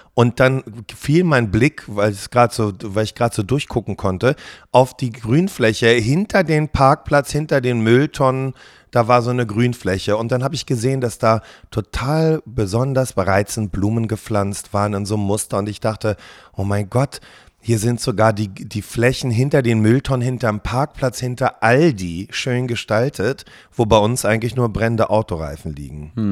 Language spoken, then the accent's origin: German; Lübeck, Schleswig-Holstein, Germany; now in Berlin, Germany; ich komme aus Lübeck, hm, und da ist alles malerisch.